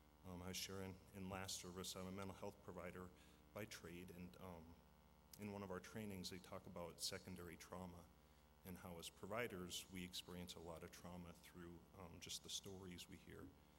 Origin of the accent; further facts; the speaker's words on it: Havre, Montana, United States; also born or lived in Minnesota; I'm from Havre, born and raised. Moved to Minnesota for about 10 or 12 years, and moved back here about 6 years ago.